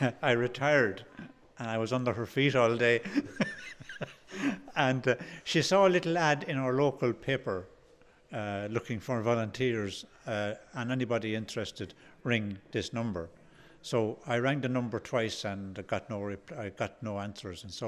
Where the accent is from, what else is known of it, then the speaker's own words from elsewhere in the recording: Birr, Leinster, Ireland; I'm from Birr, about 9 miles from Banagher